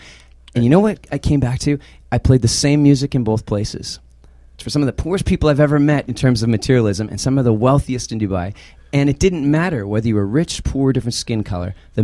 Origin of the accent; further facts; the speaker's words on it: Winnipeg, Manitoba, Canada; I'm from Winnipeg. Some people call it Winterpeg.